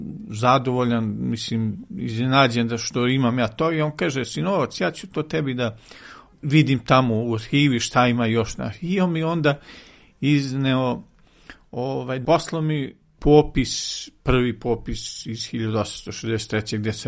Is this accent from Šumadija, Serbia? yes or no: yes; Rača, Šumadija, Serbia; iz Rače Kragujevačke, rođen sam u Rači, odatle su mi svi, da kažem, i otac i majka i svi daljni preci.